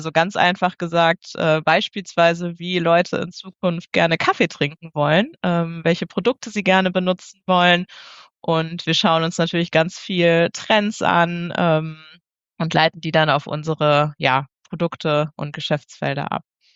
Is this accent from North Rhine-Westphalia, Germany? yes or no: yes; Minden, North Rhine-Westphalia, Germany; born there; Ich bin gebürtige Mindenerin